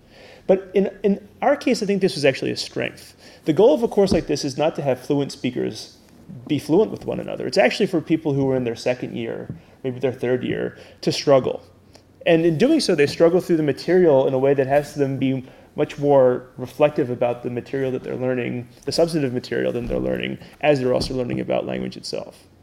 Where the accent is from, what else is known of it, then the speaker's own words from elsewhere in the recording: Harrisburg, Pennsylvania, United States; I'm not from an interesting place, I'm from Harrisburg